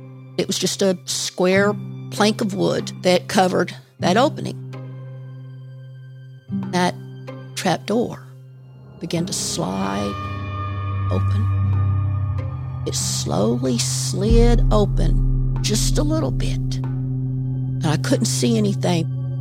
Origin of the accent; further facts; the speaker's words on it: Kentucky, United States; I grew up in Eastern Kentucky. You either live in a holler or you live on a ridge. We lived on the ridge. A little two-room house with no running water.